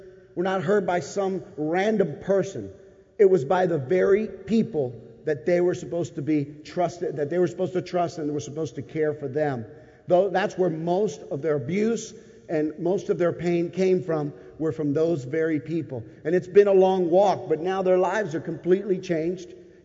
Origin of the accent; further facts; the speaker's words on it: Philadelphia, Pennsylvania, United States; And I, you know, I'm from Philadelphia, and I'm not the smartest kid on the block, okay?